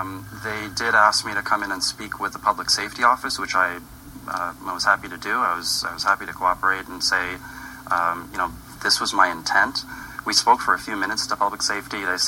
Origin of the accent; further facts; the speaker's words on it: United States; born there; I was born in the United States.